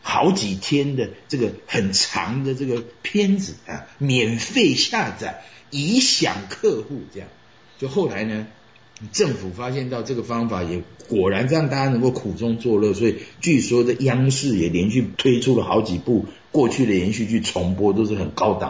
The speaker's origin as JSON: {"language": "Chinese", "country": "Taiwan", "said": "跟我们台湾人比较一样"}